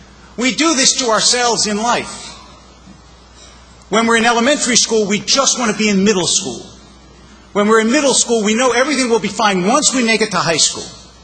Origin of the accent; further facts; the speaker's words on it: Philadelphia, Pennsylvania, United States; Growing up in Philadelphia, the trip we took was down to the shore. That's what you do in Philadelphia.